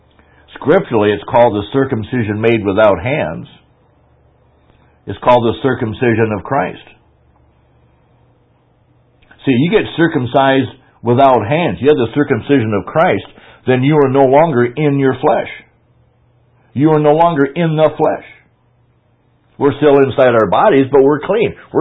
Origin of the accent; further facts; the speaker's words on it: Kadoka, South Dakota, United States; Maybe just because I'm from Kadoka